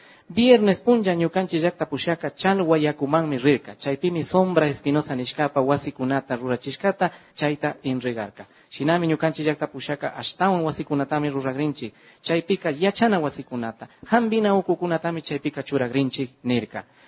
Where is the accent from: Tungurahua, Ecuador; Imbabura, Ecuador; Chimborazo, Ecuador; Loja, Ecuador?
Imbabura, Ecuador; Peguche; Sí, yo soy de Peguche, señor presidente.